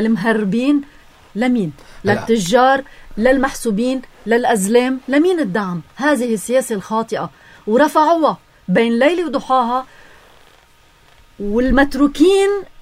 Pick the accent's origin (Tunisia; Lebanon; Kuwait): Lebanon; نحن كلبنانيين